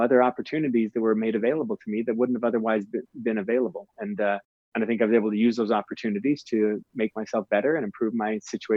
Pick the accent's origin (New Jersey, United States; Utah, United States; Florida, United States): Utah, United States; West Bountiful; I was this kid from West Bountiful, Utah that got out there on a mission